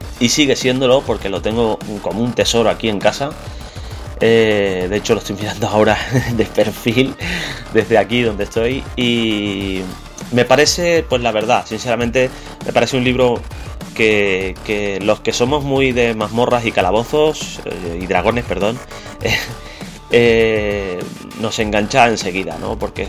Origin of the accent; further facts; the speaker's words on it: Canary Islands, Spain; y dos, es que soy canario. Sí, soy canario.